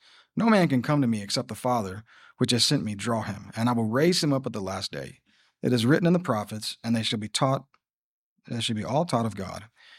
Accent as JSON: {"language": "English", "town": "Huntsville", "region": "Alabama", "country": "United States", "tie": "born or raised there", "moved": "as an adult", "lives_now": "Atlanta, United States", "said": "When I took the job in Atlanta, I embraced a new life here in Atlanta. I left behind my hometown of Huntsville, Alabama."}